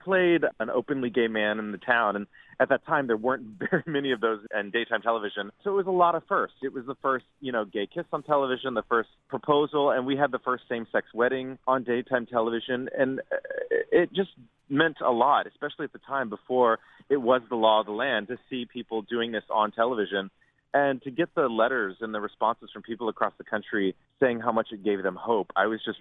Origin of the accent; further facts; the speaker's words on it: Austin, Texas, United States; Growing up in Austin, Texas, you know, we had so much access to live music, whether it was blues or country or bluegrass.